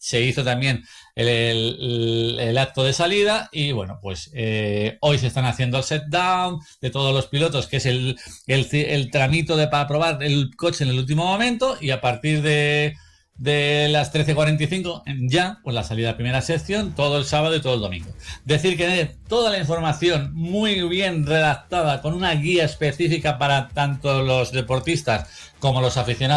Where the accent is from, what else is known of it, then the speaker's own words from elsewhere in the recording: Spain; aunque somos muy españoles y no lo miramos